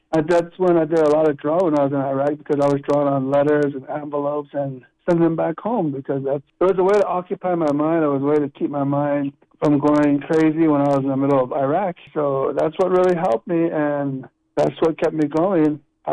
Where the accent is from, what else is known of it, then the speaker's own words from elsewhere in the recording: Whitspin, Arizona, United States; now in Albuquerque, United States; I'm originally from Whitspin, Arizona, a small little town about 7, 8, 9 miles northeast of Ganado, Arizona.